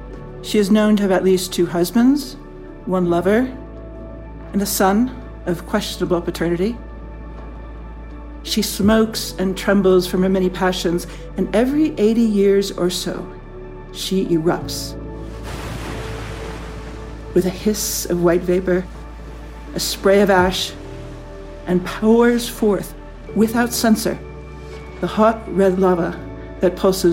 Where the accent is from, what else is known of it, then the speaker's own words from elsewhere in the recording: Ecuador; The youngest daughter of medical missionaries, I was born in Quito, the oldest city in the New World, and I grew up on the edge of the Amazon in a military town named for shale oil.